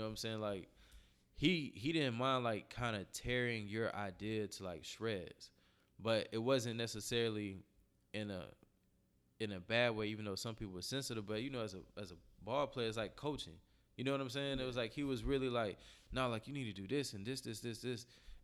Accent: Florida, United States; Like, I'm from Florida. You know, I drive 5 hours.

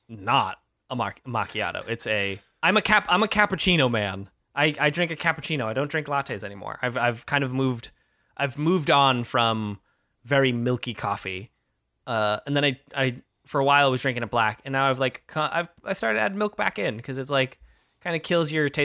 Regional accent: Massachusetts, United States; I grew up in Massachusetts.

